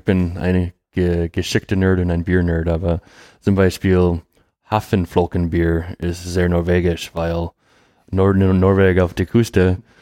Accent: United States; German is a second language; Und ich bin ein Amerikaner, vielleicht ich muss das sagen

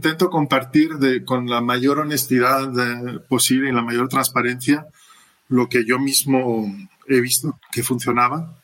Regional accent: Madrid, Community of Madrid, Spain; nací y crecí en Madrid, pero de padres internacionales. Mi madre es escocesa y mi padre nació en Marruecos. Y decidieron llevarme a la escuela francesa

